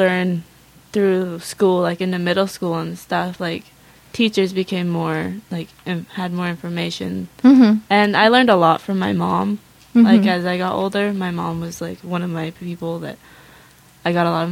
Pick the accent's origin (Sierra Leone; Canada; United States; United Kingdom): United States; Laytonville, California; Well, I feel like we live in a small town since we're from Laytonville, and everyone's really close.